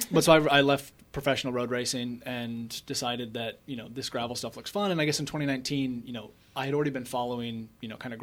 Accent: Oregon, United States; now in Vermont, United States; You know, I grew up in Oregon. Now I live in Vermont.

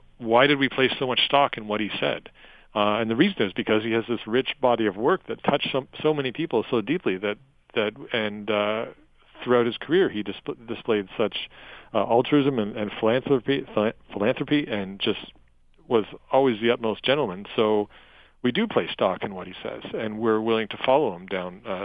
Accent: Canada; as a Canadian, I felt the story had to be told.

